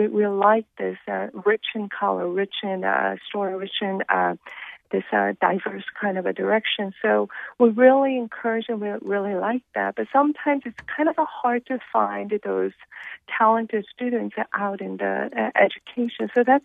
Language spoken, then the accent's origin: English; South Korea; I'm originally from Korea